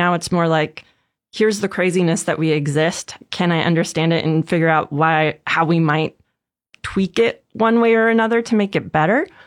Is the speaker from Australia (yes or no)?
no; Washington, United States; So, again, I grew up in Washington State. I love the mountains.